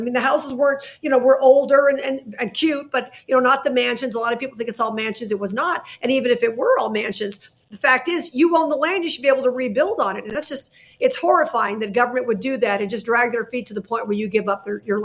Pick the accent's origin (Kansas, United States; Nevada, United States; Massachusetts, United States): Nevada, United States; Well, you've got people in Nevada, my home state, senators voting against the no taxes on tips.